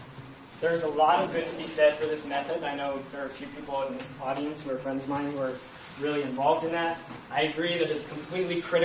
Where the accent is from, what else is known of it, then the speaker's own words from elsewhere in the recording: Seattle, Washington, United States; I'm from Seattle, where they're doing some great stuff getting into the political system